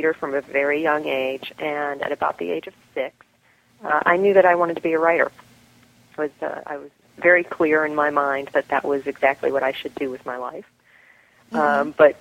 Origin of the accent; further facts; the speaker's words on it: Florida, United States; Okay. Well, I grew up in Southwest Florida. We moved there when I was only one, and we kind of moved around a lot.